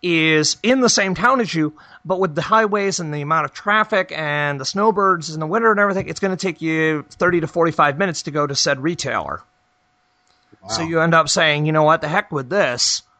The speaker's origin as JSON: {"language": "English", "region": "New York", "country": "United States", "tie": "born or raised there", "said": "York, and I won't. I do not want to go back there to live, but I will never argue with the fact that my hometown still has a pull on me."}